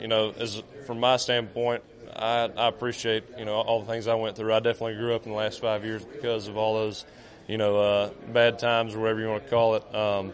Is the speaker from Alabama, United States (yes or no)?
yes; Mobile, Alabama, United States; I grew up in Alabama. I'm actually from Mobile, so to be able to, you know, bring one home for the home state, hometown, it means a lot to me.